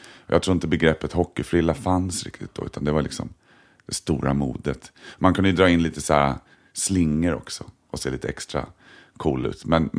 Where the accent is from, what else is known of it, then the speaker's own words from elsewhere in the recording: Sörskogen, Stockholm County, Sweden; Och sen nya Sörskogen där jag växte upp som byggdes 73. Och jag är född 74 så att vi flyttade in när det var nybyggt.